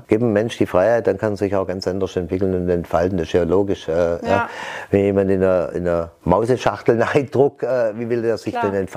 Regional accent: Stuttgart, Baden-Württemberg, Germany; Ich bin ja gebürtiger Zuffenhäusener.

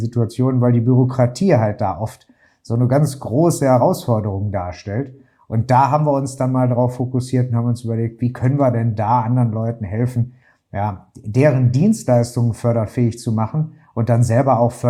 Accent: Krefeld, North Rhine-Westphalia, Germany; Ich komme selber aus Westdeutschland, Krefeld, die Stadt mit K, wie man das auch schon mal sagt. Und meine ganze Familie ist selbstständig.

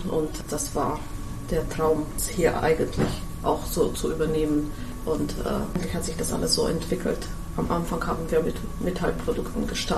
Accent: Low Tatras, Slovakia; Ich komme aus der Slowakei, aus einem kleinen Dorf in der Niederen Tatra. Bin da ganz bescheiden aufgewachsen.

